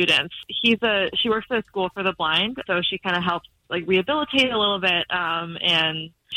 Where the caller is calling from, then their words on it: Lake Nona, Florida, United States; Lake Nona.